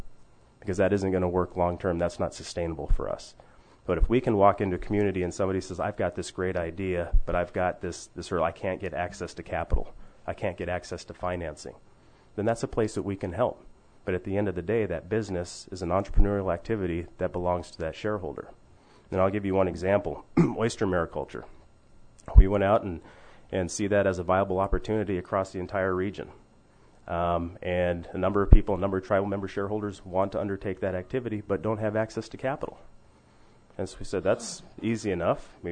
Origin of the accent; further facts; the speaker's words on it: Hoonah, Alaska, United States; I grew up in Hoonah, so my entire childhood there.